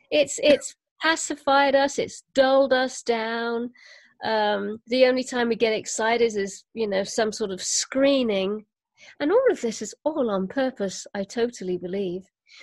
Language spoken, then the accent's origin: English; United Kingdom; and of course I'm British